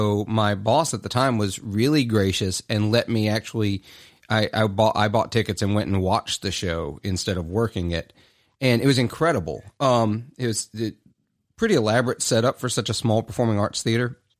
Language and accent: English; Clarksdale, Mississippi, United States; I'm from Clarksdale.